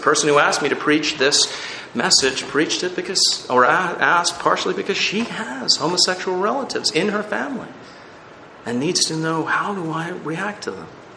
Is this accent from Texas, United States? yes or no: no; New Jersey, United States; In the town where I grew up in New Jersey, there was supposedly an evangelical church in town.